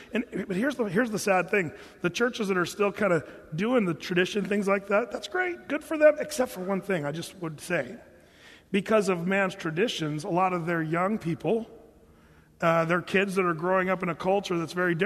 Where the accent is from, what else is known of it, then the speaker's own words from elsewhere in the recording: Portland, Oregon, United States; And we were wearing shorts and flip-flops, you know, and we're from Portland.